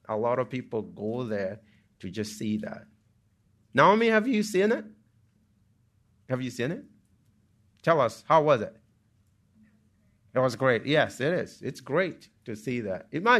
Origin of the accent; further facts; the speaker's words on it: Malawi; now in United States; You know, when I moved here, a lot of people, I would tell them I'm from Malawi, and they would always think that it's a state.